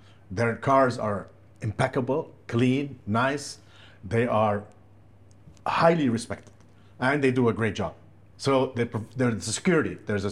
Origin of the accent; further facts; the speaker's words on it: Saudi Arabia; English is a second language; I'm Saudi Arabia.